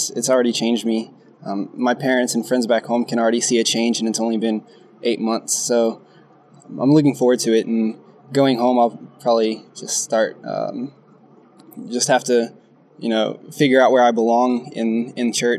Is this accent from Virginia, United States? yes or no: no; Houston, Texas, United States; now in Australia; I'm from Texas, from Houston.